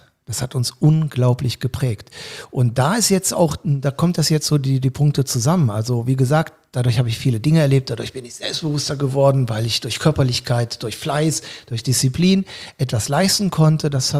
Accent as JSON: {"language": "German", "town": "Cologne", "region": "North Rhine-Westphalia", "country": "Germany", "tie": "born or raised there", "said": "Und die sind damals von Königsberg, wie meine große Mutter immer Königsberg gesagt hat, ne? Geflüchtet und sind dann in Köln gelandet, Gott sei Dank, somit bin ich Kölner geworden, was mich heute noch stolz macht."}